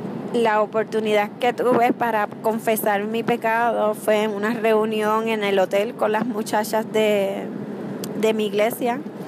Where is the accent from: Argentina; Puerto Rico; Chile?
Puerto Rico; Vengo de Puerto Rico.